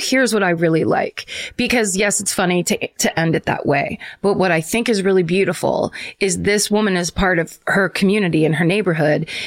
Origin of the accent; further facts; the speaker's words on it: Sitka, Alaska, United States; moved away as an adult; now in Natchez, United States; I moved from my hometown, Sitka, Alaska, to Natchez, Mississippi in 2019